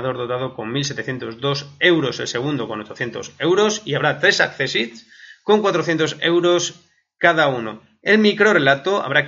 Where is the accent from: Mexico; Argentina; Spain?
Spain; Madrid, Community of Madrid; como soy muy madrileño